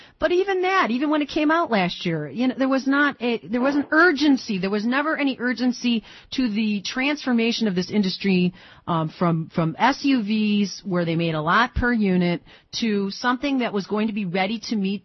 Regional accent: Detroit, Michigan, United States; I don't know how much you know about me, but I live in Detroit. I'm from Detroit.

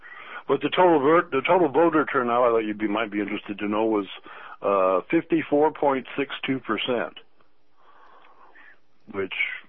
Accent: Illinois, United States; Well, I tell you, I came from Illinois, and the Mississippi and Indian culture in southern Illinois, a forked cottonwood tree was a sacred tree.

